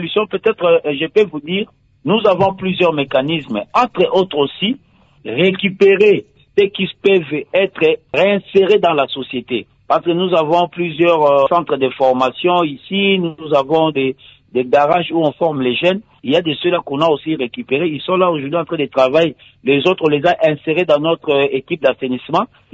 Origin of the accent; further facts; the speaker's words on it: Ndjili, Kinshasa, DR Congo; il y avait eu vraiment une résurgence de ces phénomènes ici, chez moi, en Ndjili